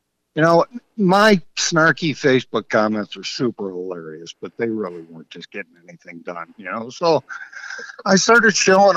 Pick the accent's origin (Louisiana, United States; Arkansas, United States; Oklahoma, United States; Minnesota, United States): Minnesota, United States; Austin; I grew up in Austin, which is, further south from here.